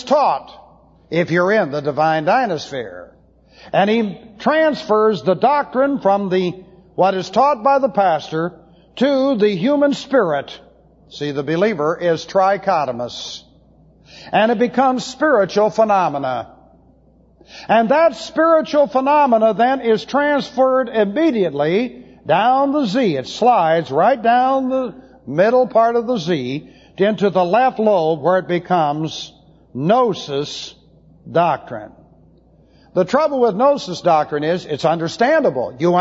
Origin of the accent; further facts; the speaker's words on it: California, United States; Now, I'm from California, but it doesn't stand for Zorro.